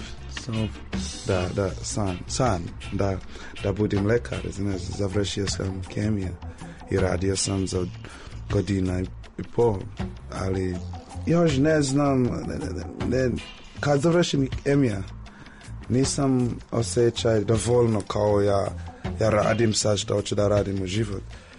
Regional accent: Jamaica; Serbian is a second language; now in Serbia; Pa naučio sam srpski godine dana kad došao sam ovde. Ali još ne znam. Teško je, teško je. Da kažem neki reč ponekad. Sam Jamajčanin

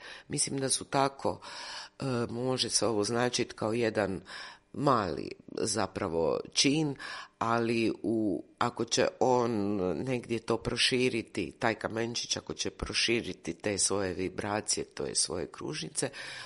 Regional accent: Dubrovnik, Dubrovnik-Neretva County, Croatia; ja sam naravno dijete koje je rođeno u Jugoslaviji, rodom sam iz Dubrovnika

